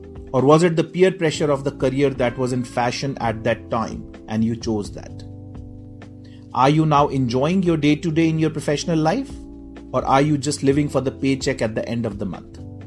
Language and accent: English; Faridabad, Haryana, India; I left Army, came back and joined a job in my hometown of Faridabad with a bakery startup selling bread for 5,000 rupees a month.